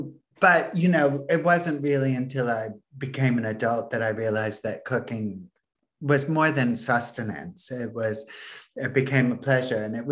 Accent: Florida, United States; But I remember, I grew up in Florida

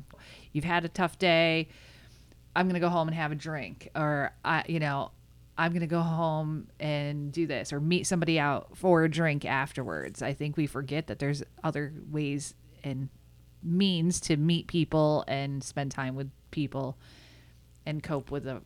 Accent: Endicott, New York, United States; I remember I'm from Endicott, New York, and there was a craft store next to the local bar

